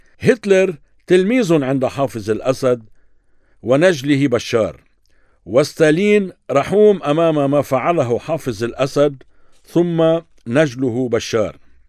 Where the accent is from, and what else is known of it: Lebanon